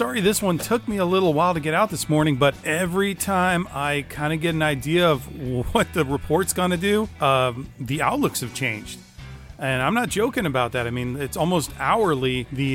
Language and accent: English; Florida, United States; I know we're all from Florida. We're used to these hurricanes, but better to be safe than sorry, in my opinion.